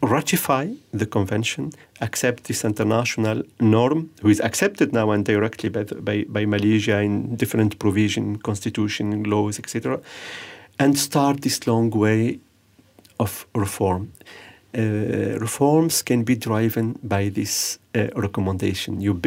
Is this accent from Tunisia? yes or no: yes; Tunisia; I come myself from Tunisia, a country with Muslim majority.